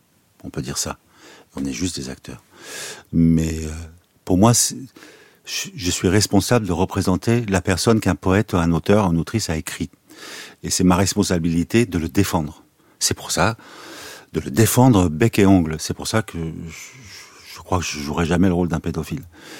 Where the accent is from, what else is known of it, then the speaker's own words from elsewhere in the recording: France; Et ça, je le comprends en tant qu'Arménien, et je le comprends en tant que Français